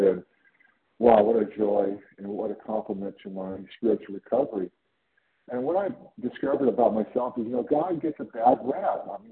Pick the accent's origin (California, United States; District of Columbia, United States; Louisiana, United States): California, United States; I'm from California.